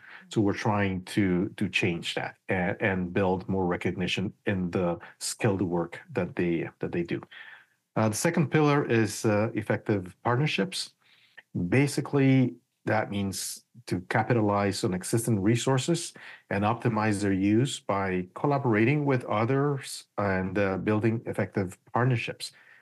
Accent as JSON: {"language": "English", "country": "Guatemala", "moved": "as an adult", "lives_now": "Guelph, Canada", "said": "Both of these jobs were in my home country, Guatemala. Then in 2002, my family and I emigrated to Canada, and we've been in Guelph since then."}